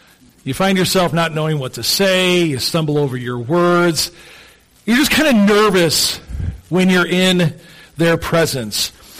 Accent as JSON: {"language": "English", "town": "Oswego", "region": "Illinois", "country": "United States", "tie": "born or raised there", "said": "I was at a pastor's conference in my hometown of Oswego, Illinois."}